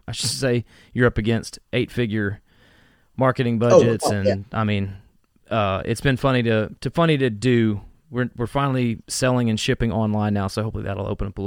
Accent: Memphis, Tennessee, United States; Growing up in Memphis, barbecue is everything.

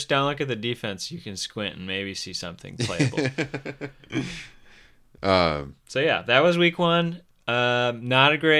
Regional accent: Lodi, California, United States; Dan and I grew up in Lodi, 30 minutes down the road from Sacramento.

